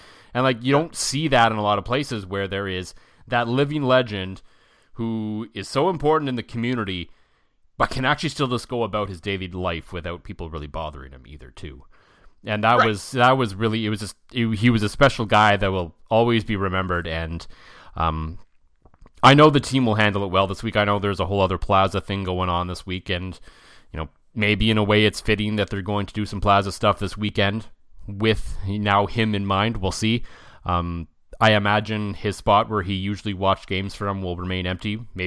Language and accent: English; Ottawa, Ontario, Canada; I grew up in Ottawa